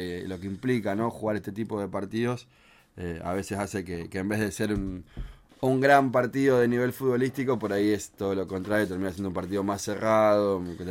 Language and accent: Spanish; América, Buenos Aires, Argentina; Yo particularmente soy de América